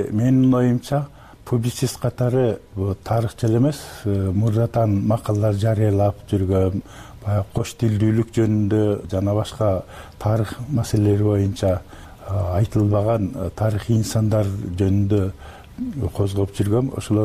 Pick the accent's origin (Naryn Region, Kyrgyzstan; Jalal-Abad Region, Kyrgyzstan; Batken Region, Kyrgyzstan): Naryn Region, Kyrgyzstan; Naryn; Нарын шаарында №1 токтобол атындагы мектепте окуп жүргөндө